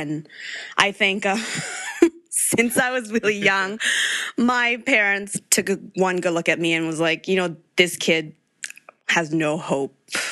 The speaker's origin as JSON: {"language": "English", "country": "South Korea", "tie": "born or raised there", "said": "I grew up in Korea where, you know, people say, oh, you should go do things that would, you know, make you comfortable in the future."}